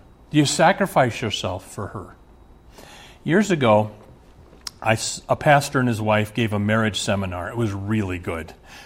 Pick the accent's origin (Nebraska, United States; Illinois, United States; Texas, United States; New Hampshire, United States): Nebraska, United States; Omaha; I was raised in Omaha. My dad was Catholic. My mom was Lutheran.